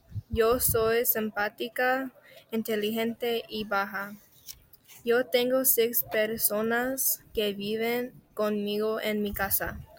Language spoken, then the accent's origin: Spanish; Riverside, California, United States; Yo estoy muy feliz. Yo soy de Riverside, California.